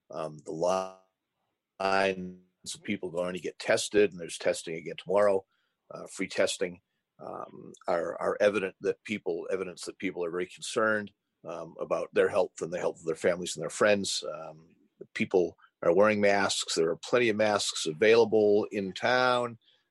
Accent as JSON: {"language": "English", "town": "Bethel", "region": "Alaska", "country": "United States", "tie": "born or raised there", "said": "and I grew up here in Bethel, so I know a lot of people are going to miss him very much."}